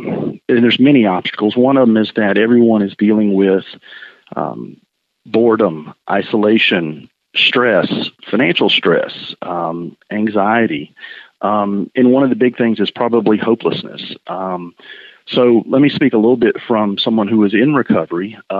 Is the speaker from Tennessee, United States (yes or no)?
yes; Chattanooga, Tennessee, United States; I'm from Chattanooga. So Cadis is very, very close to me.